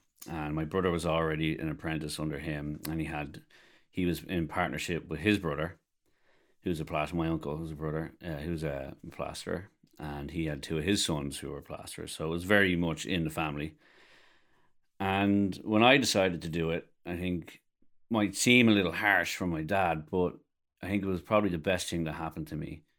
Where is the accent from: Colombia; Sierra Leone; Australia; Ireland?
Ireland; Dublin, Leinster; moved away as an adult; now in United States; I am a plasterer. I'm from Dublin, Ireland, 36 years old, and I'm coming into my 19th year plastering full time. I've been in America now 7 years. My wife is from America.